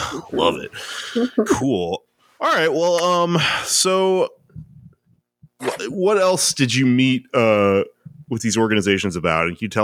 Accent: United States; That is really interesting as an American who does not like America, because we have nationalism here

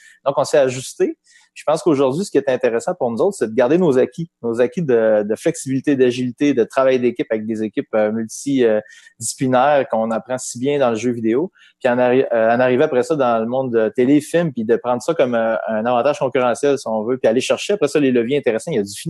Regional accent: Quebec, Canada; Je viens de la place où il y a des tempêtes aujourd'hui, en ce moment, au Lac-Saint-Jean.

